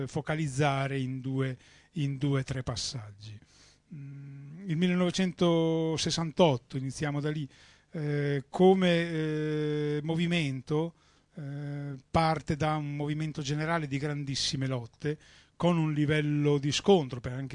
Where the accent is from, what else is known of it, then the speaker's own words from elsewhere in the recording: Reggio Emilia, Emilia-Romagna, Italy; visto che io vengo da Reggio Emilia